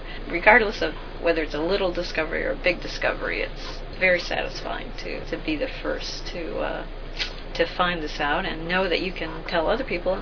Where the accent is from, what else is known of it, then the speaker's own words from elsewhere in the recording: Minnesota, United States; In Minnesota, southern Minnesota.